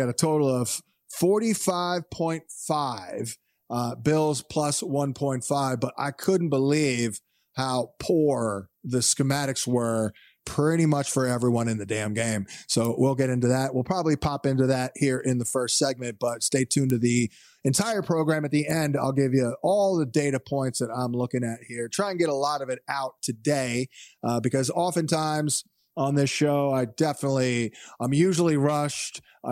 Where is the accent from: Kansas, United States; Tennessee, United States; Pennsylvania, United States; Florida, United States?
Pennsylvania, United States; Philadelphia; I am from the Philadelphia area, and he's a huge Eagles fan.